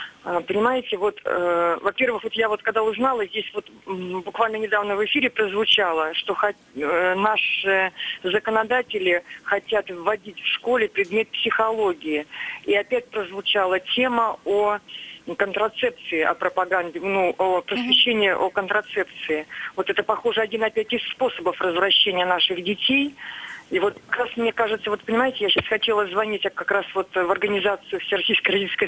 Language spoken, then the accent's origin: Russian; Chelyabinsk Oblast, Russia; из Челябинской области.